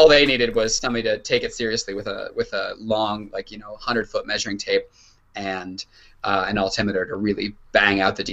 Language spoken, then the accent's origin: English; Canada; If as a Canadian, your money goes so far over there.